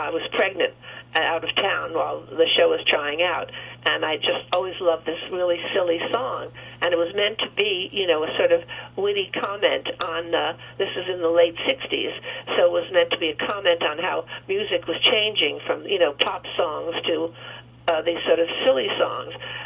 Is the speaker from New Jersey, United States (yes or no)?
yes; Jersey City, New Jersey, United States; I was born in Jersey City. Mm-hmm. Grew up in New Jersey